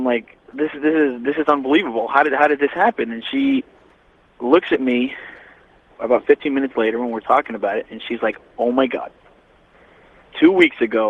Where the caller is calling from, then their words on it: Orlando, Florida, United States; I'm calling from Orlando, Florida, listening to you on 540 WFLF.